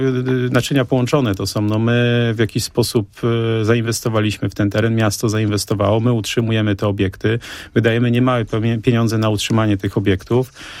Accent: Poznań, Greater Poland Voivodeship, Poland; Jestem Poznaniakiem, więc tak.

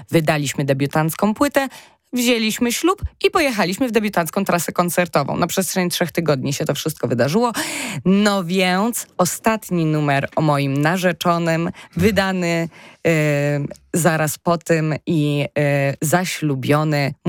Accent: Poznań, Greater Poland Voivodeship, Poland; z moim małżonkiem jesteśmy z Poznania. Zresztą cały nasz zespół to są poznaniaki. Urodziliśmy się w Poznaniu, zostaliśmy w tym Poznaniu

